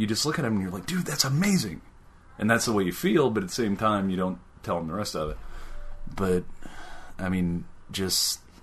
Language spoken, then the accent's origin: English; Powell, United States; Whenever I was growing up in Powell, we didn't have First Fridays.